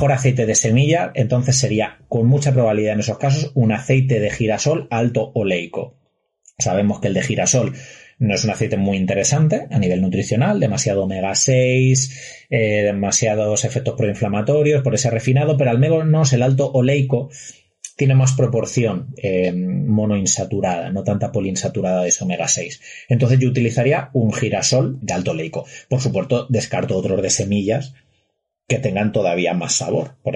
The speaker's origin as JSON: {"language": "Spanish", "town": "Albacete", "region": "Castilla-La Mancha", "country": "Spain", "tie": "born or raised there", "said": "Yo siempre digo que soy de Albacete, pero la mitad de mi familia es murciana. Lo que pasa es que yo, como me crié en Albacete, soy capaz de pronunciar las S's."}